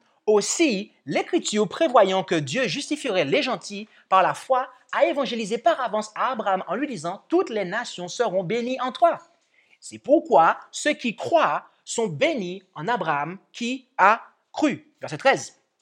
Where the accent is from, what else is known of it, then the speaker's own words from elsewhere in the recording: Martinique; Mon père est noir, ma mère est blanche, je suis métisse. Et moi, j'ai grandi en Martinique